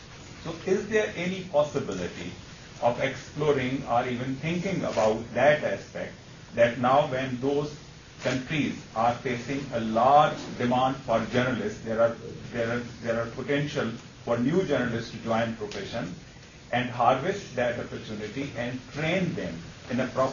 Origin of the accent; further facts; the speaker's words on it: Pakistan; English is a second language; now in United States; one of the reasons that I am here from Pakistan